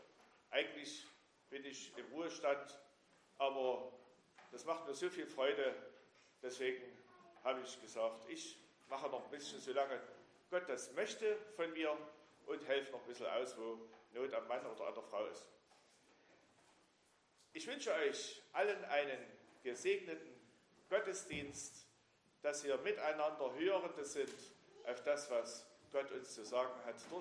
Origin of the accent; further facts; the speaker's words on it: Lauterbach, Germany; Und ich komme aus Lauterbach, liebe den Herrn Jesus Christus und glaube, dass das, was in der Bibel steht, Gottes Wort ist